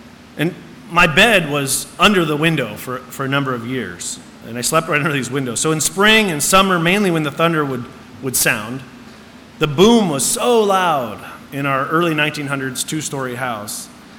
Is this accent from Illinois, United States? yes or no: yes; Illinois, United States; now in Willamette Valley, United States; Growing up in the Midwest, in a south suburb of Chicago, I experienced many things unique to that area, things we don't really have here in the Willamette Valley to a large degree.